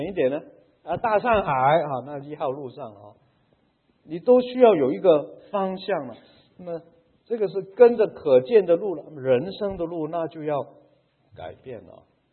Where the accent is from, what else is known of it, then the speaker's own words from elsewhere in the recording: Macau; 就是我在澳门出生啊，咱们那个小地方啊，那个年代啊，几十年前是没有人卖馒头的